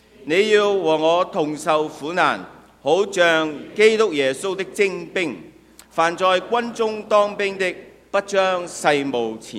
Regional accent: Hong Kong; now in Canada; 在国内的朋友打即我们跟他greet 的时候，他说新年好，我们香港人就恭喜发财

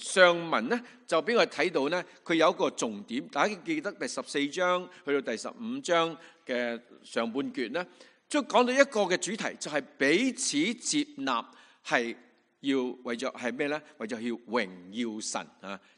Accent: China; 有些我们在香港来的，我甚至在大陆来的

